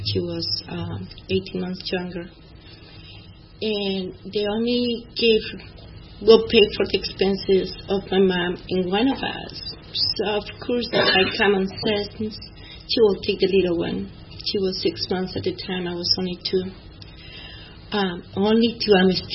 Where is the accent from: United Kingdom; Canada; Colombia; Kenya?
Colombia; until my mom came back to Colombia. I was 8. I'm from Colombia, South America.